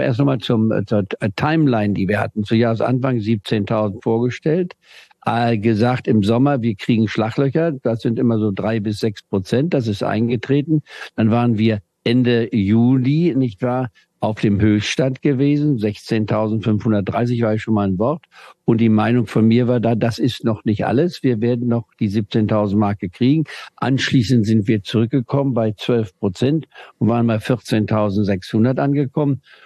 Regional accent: Saxony, Germany; meine Frau Französin, ich war aus Nordafrika herkommt und ich also aus Deutschland, aus Sachsen.

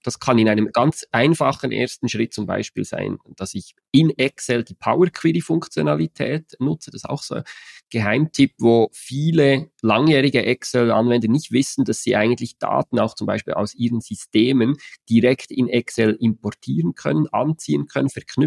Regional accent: Switzerland; Ihr hört's, ich komme aus der Schweiz.

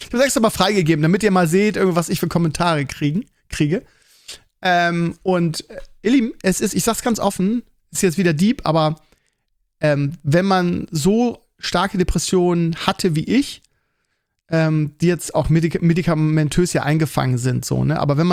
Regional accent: Lauenbrück, Lower Saxony, Germany; also born or lived in Scheeßel; ein Großteil meiner Freunde sind irgendwie in Schesel und in Lauenbrück, meine alten Heimat, die ich immer noch sehr vermisse.

